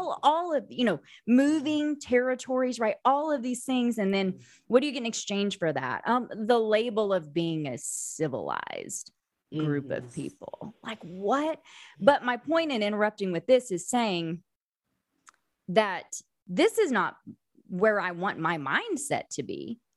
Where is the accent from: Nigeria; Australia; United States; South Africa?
United States; Oklahoma; when I was growing up in Oklahoma, 12 years of Oklahoma history in my textbooks